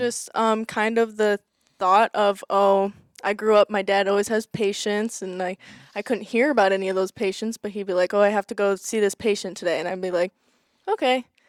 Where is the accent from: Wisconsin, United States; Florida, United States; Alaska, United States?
Wisconsin, United States; Janesville; So I am from Janesville, Wisconsin, which is a little small town in the south portion of Wisconsin, south central, I'd say.